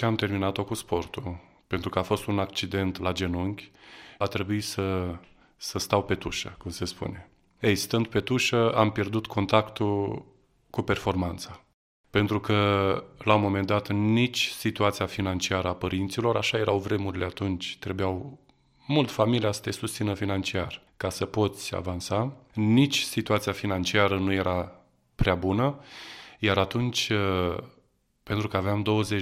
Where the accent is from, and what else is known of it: Galați, Galați County, Romania; born or raised there